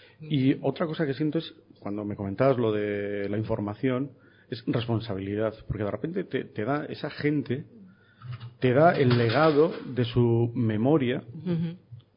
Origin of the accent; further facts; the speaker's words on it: Barakaldo, Basque Country, Spain; Yo lo que quiero es que la gente de mi pueblo lo pueda leer.